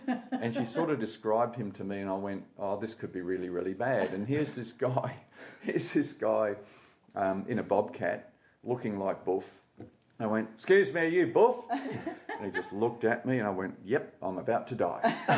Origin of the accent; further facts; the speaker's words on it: New Zealand; moved away; I'm a Kiwi originally, and both my brothers are still in New Zealand.